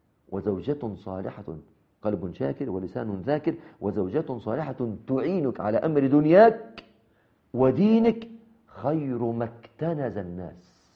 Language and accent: Arabic; Mansoura, Dakahlia, Egypt; هنا عندنا في المنصورة